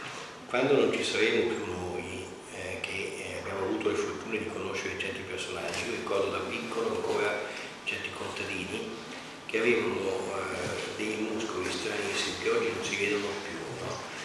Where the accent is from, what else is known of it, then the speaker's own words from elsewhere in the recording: Como, Lombardy, Italy; io sono nato a Como, come città, e proprio ho sempre avuto la casa e le vacanze sul lago, e sono cresciuto sul lago, quindi da 28 anni io vivo sul lago di Como